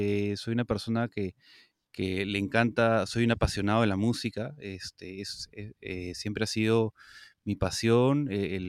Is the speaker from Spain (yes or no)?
no; Lima, Peru; soy limeño, soy, digamos, productor musical